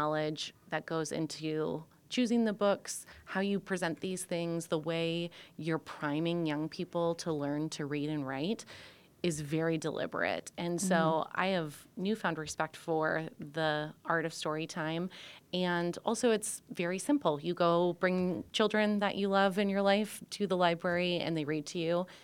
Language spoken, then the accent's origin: English; Yankton, South Dakota, United States; I grew up in Yankton, South Dakota.